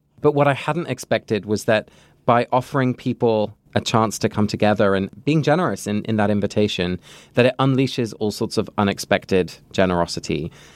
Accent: England, United Kingdom; I grew up in England

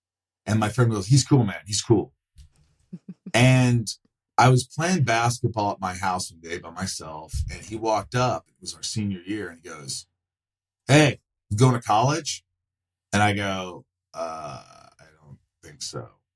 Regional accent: Indiana, United States; also born or lived in New York; we moved to Indiana from New York, which was a big change.

